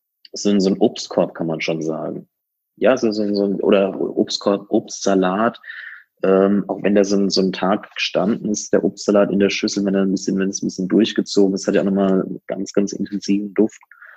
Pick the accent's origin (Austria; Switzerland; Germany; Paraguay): Germany; Rhineland-Palatinate; Wir sind ja auch hier bei uns in der Pfalz.